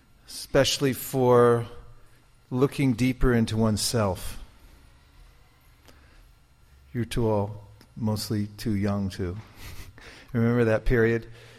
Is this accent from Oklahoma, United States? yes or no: no; California, United States; we come from California, Northern California.